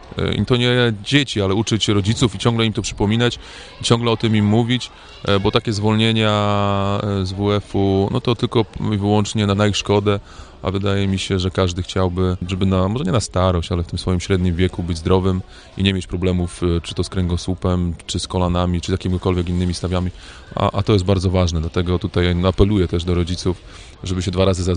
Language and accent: Polish; Gorzów Wielkopolski, Lubusz Voivodeship, Poland; also born or lived in Italy; now in Kędzierzyn-Koźle, Poland; Także jestem praktycznie rodowitym gorzowianinem. Natomiast no 7 lat temu przeprowadziłem się do Kędzierzyna, mieszkam w Kędzierzynie, 14 lat temu wyjechałem do Włoch